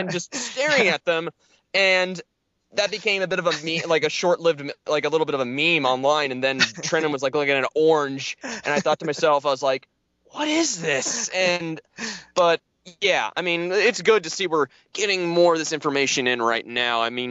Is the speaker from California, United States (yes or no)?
no; Missouri, United States; I was like, went down to my home state, Missouri, and none, not even in the St. Louis area, Columbia, or even Kansas City, or even Springfield